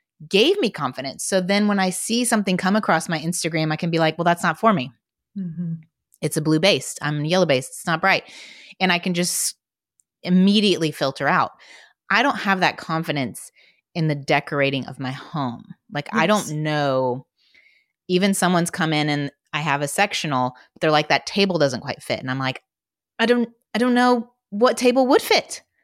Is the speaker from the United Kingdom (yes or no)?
no; Indiana, United States; now in Dallas, United States; I grew up in Indiana and everyone in Dallas knows how to dress all the time